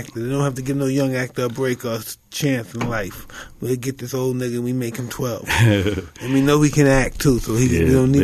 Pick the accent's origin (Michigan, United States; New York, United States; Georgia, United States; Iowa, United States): New York, United States; Like I say I'm from New York.